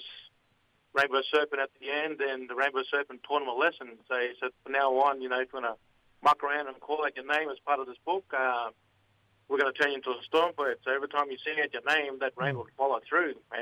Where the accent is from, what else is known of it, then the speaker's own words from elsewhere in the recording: Cairns, Queensland, Australia; Yeah, so I'm originally from up Cairns. So I'm a Gimal Wanabara Yirinji, so I'm from the Cairns area.